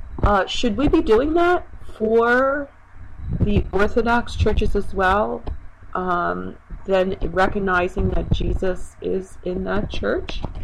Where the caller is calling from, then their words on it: Rose Valley, Pennsylvania, United States; I'm calling from Rose Valley, Pennsylvania.